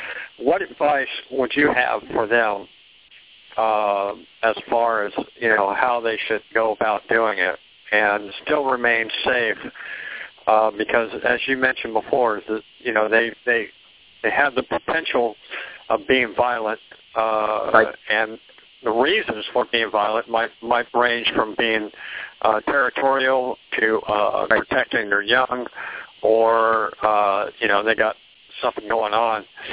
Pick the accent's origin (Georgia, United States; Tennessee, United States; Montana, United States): Tennessee, United States; Chattanooga; I'm from Chattanooga.